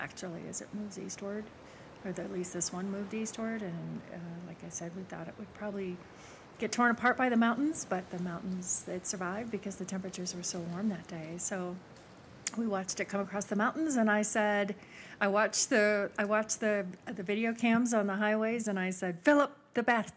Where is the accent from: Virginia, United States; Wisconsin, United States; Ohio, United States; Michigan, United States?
Wisconsin, United States; also born or lived in Montana / Wyoming / California; I was born to a very restless father. So we moved from, I was born in Montana. We moved from Montana to Wyoming, to California, back to Montana, to Wisconsin, where I graduated high school